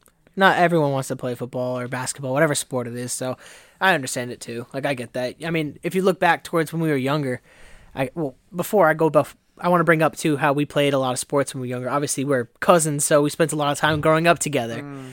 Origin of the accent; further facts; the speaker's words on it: Massachusetts, United States; We're from Massachusetts, obviously, for people who don't know, and we like the Red Sox, so green monster, gray monster